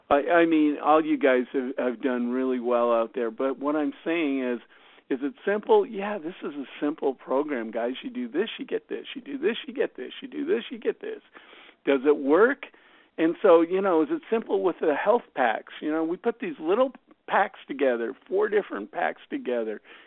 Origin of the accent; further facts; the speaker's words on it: Canada; And, you know, I'm from Canada, and I always love bragging about the fact that I'm from Canada. I love Canada.